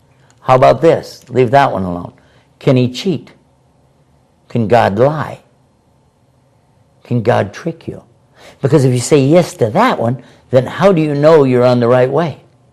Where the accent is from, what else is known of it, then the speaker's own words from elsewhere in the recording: Texas, United States; I'm from Texas.